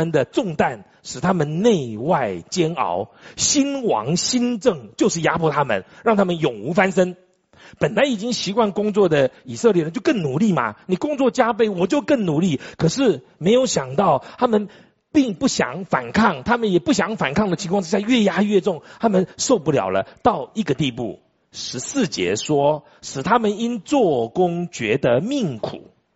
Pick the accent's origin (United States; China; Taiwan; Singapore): Taiwan; 我说那按我们中国人来说，我们台湾人来说，把它存起来